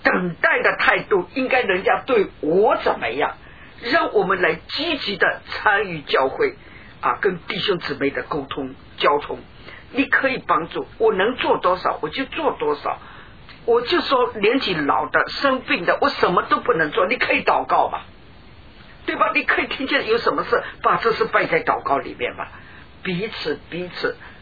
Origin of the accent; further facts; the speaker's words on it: Fuzhou, Fujian, China; 我是福州人呐、啊，福州人讲啊